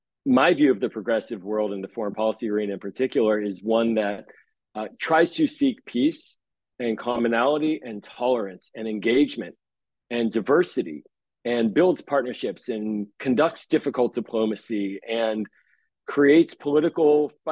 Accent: Pittsburgh, Pennsylvania, United States; I grew up in Pittsburgh. I have a lot of family in Israel.

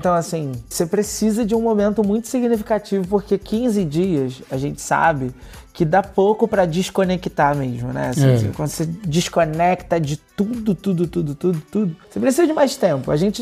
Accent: Rio de Janeiro, Brazil; E assim, eu sou carioca.

